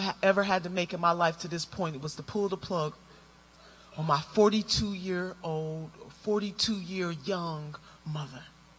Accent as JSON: {"language": "English", "town": "Cleveland", "region": "Ohio", "country": "United States", "tie": "born or raised there", "said": "I'm the oldest of seven children, and I grew up in Cleveland, Ohio."}